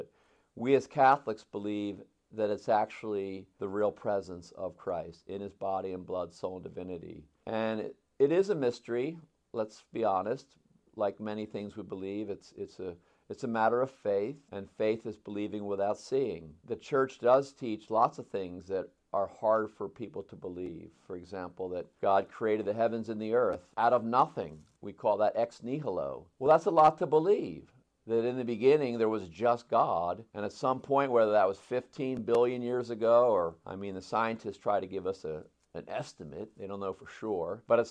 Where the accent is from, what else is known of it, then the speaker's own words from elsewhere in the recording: Philadelphia, Pennsylvania, United States; So there were two of my great memories growing up in Philadelphia where my mom and dad strongly influenced their kids.